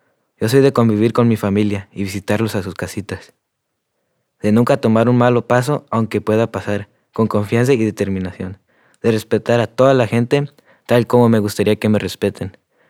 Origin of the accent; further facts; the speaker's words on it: Seattle, Washington, United States; also born or lived in Mexico; Yo soy de Seattle, Washington y de México también.